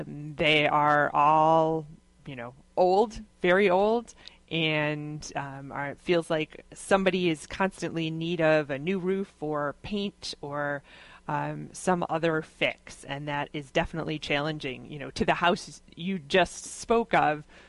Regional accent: Rochester, United States; I grew up in Rochester, so I've lived here my whole life.

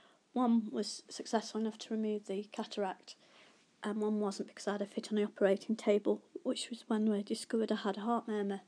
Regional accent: Stafford, West Midlands, United Kingdom; I was born in Stafford and lived in Staffordshire all my life, apart from when I've been away at school to various boarding schools.

